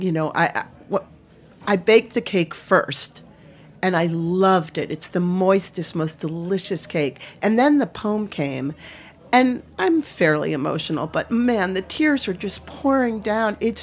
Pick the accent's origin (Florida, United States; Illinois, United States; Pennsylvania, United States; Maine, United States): Maine, United States; One of the coolest things about it, I'm from Maine